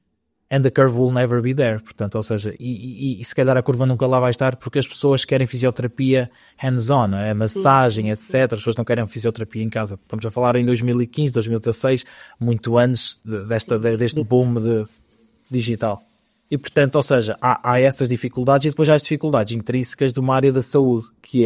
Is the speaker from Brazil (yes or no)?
no; Portugal; born there; não terem tantas dificuldades como nós tivemos simplesmente porque nascemos em Portugal